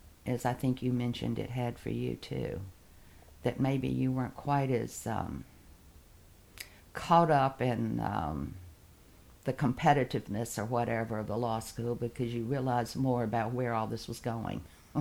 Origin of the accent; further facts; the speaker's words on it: Durham, North Carolina, United States; because I grew up in Durham, North Carolina, which was also kind of an industrial town when I was growing up there.